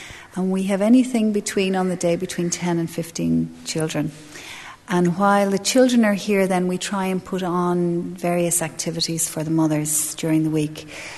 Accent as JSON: {"language": "English", "region": "west of Ireland", "country": "Ireland", "said": "I'm from Ireland, the west coast of Ireland. I'm in Oroville full-time about a year and a half."}